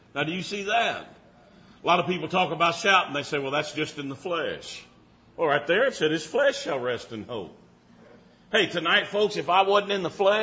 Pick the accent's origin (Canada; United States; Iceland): United States; But I'm glad I'm an American. Amen. And the heritage that we have, especially, boy, being up here in this part of the country.